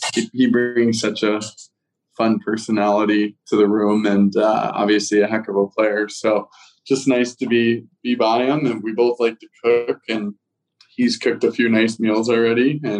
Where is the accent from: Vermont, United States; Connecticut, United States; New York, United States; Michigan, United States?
Michigan, United States; Port Huron; I mean, like growing up in Port Huron, that was a special